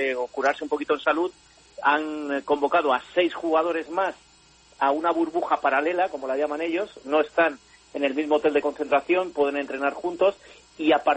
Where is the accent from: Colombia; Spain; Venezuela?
Spain; Gijón, Asturias; Lo más que tenemos en común es que somos de Gijón.